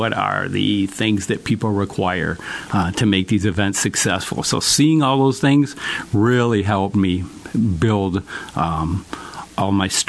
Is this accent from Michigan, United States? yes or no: yes; Jackson, Michigan, United States; You know, born and raised in Jackson. We'll never go anywhere